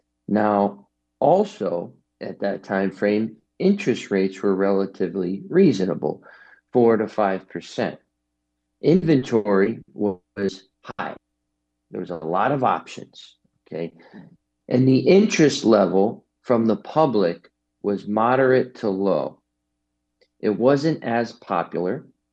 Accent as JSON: {"language": "English", "town": "New Haven", "region": "Connecticut", "country": "United States", "said": "We're in New Haven. That's where I'm from. I'm from New Haven, Connecticut."}